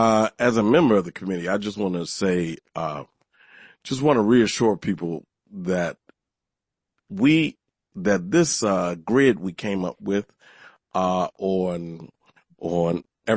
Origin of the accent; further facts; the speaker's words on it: Washington, District of Columbia, United States; because I'm from Northwest and I'm from Petworth.